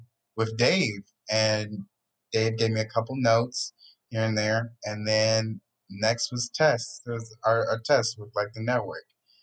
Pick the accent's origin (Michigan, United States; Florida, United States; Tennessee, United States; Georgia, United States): Georgia, United States; Atlanta; now in California, United States; Like I'm from Atlanta.